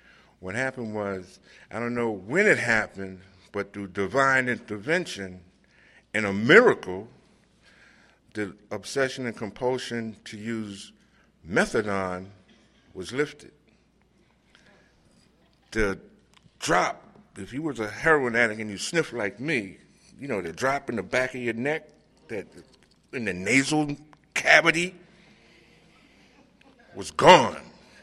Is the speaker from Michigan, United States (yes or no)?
no; Harlem, New York, United States; And I'm from New York, Harlem.